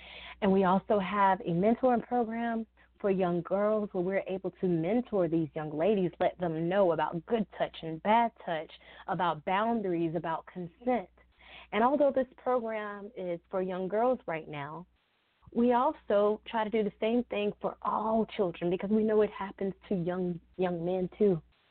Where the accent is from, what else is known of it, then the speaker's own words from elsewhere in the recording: Hartsville, South Carolina, United States; now in Florence, United States; So shout out to my hometown, Hartsville, and to my current town where I live, Florence, in the great PD area, and to the great state full of southern hospitality, South Carolina.